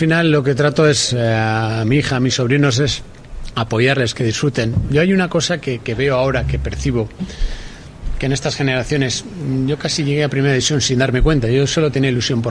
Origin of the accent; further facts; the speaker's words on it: Vitoria-Gasteiz, Basque Country, Spain; Yo soy de Vitoria